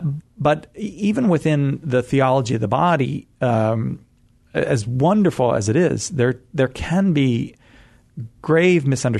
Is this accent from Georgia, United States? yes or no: yes; Georgia, United States; I'm from Georgia.